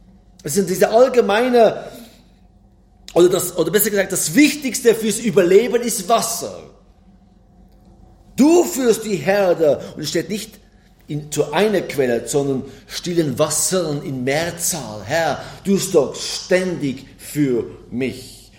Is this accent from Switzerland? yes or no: yes; Switzerland; Und eine grüne Aue bei uns in der Schweiz zu suchen, ist kein Problem.